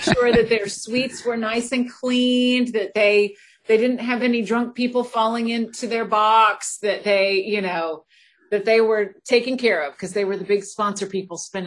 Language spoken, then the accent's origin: English; St. Petersburg, Florida, United States; And so I am originally from Florida. I grew up for the most part in St. Petersburg, and went to college at Florida State University